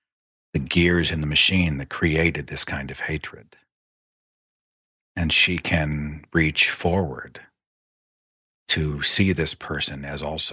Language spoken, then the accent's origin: English; Oklahoma, United States; you know, especially I'm from Oklahoma in very conservative circles.